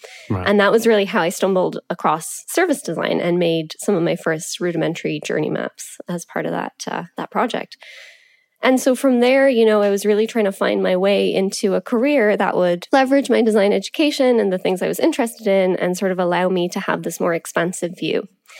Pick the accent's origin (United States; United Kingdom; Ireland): Ireland; Cork, Munster; moved away as an adult; also born or lived in Dublin; now in Canada; So I actually grew up in Cork in Ireland. Shout out to the People's Republic. And then I went to university in Dublin, but graduated out into the recession. And so, moved to Canada.